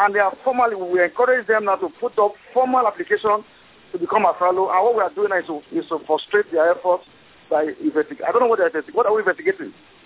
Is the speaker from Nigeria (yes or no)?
yes; Nigeria; I am from Nigeria, and I think I'm one of the first few ALSs from Nigeria